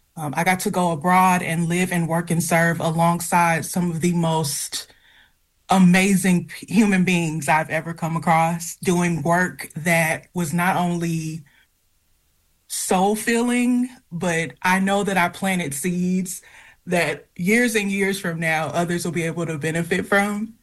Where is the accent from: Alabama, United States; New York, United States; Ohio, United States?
Alabama, United States; I came back to my home state of Alabama, where I served as the recruiter for the entire state.